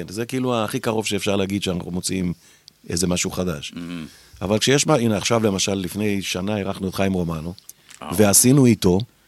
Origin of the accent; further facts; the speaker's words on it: Japan; למה אני גדלתי ביפן והסינית, אני לא יודע.